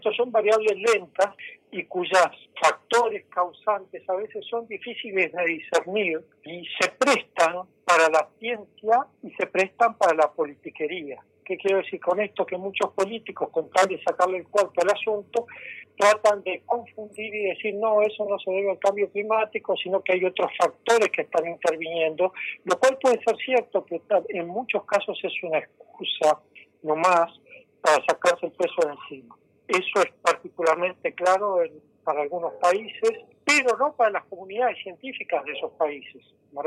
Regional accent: Uruguay; Mirá, estoy como científico uruguayo

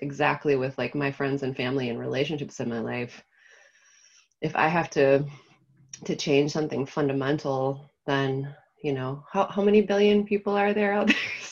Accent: Minnesota, United States; Well, I want to say it's being Minnesotan, but I know it's not, we don't own that.

